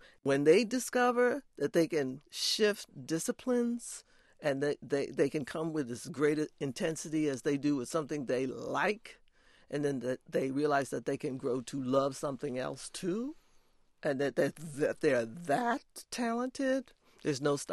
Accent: Philadelphia, Pennsylvania, United States; No, that you know, I'm from Philadelphia, Mother Bethel AME Church, you know.

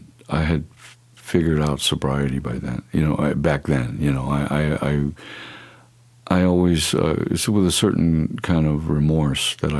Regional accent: Ferguson, Missouri, United States; when I grew up in Ferguson as a kid, it was a product of white flight from the cities. You know, it was this new suburban outside of the inner city.

